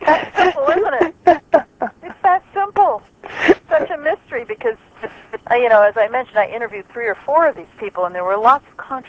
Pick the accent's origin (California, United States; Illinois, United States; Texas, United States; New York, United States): New York, United States; but I'm from New York, I grew up here, lots of family here, and I feel very at home in New York.